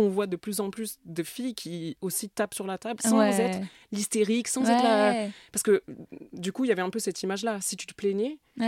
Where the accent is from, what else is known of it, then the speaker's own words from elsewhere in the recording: Perpignan, Occitanie, France; Alors que je viens de Perpignan, hein, quand même.